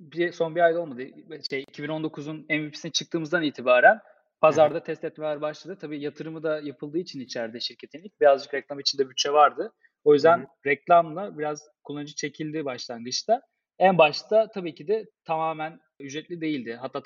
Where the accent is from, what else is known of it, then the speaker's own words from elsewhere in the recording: İzmir, Turkey; İzmirliyim.